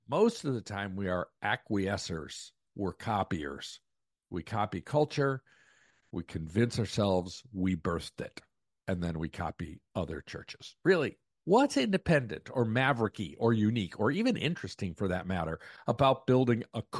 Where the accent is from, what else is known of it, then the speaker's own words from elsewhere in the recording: United States; Obviously, I'm an American, and we love to think of ourselves as wildly independent.